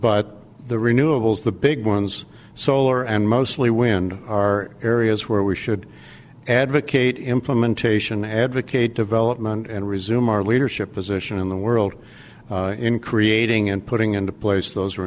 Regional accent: Pontiac, Michigan, United States; now in Washington, United States; I'm really pleased as a guy who was born in Pontiac and raised in early years in Michigan to say that Michigan

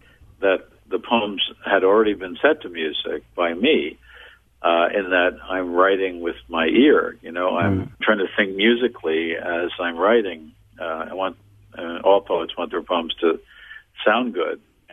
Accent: New York City, New York, United States; born there; I was born in the French Hospital, which is, was there anymore, was on West 30th Street in Manhattan in New York City.

